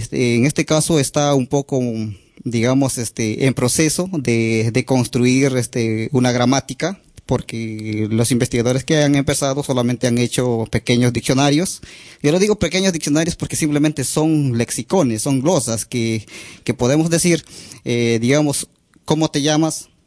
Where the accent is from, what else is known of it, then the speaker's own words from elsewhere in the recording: Peru; yo soy de Perú, soy del grupo indígena Xaninka. Es la primera población amazónica del Perú, con más de 300.000 personas.